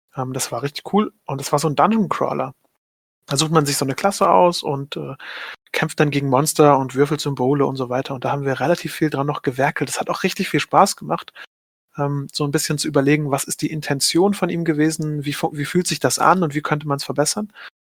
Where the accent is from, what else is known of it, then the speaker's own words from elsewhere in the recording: Germany; Als Deutscher ist man das ja gewohnt.